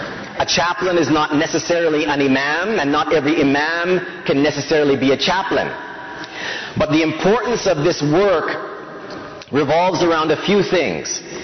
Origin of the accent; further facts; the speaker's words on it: Canada; born there; When it comes to my citizenship, I was born here in Canada.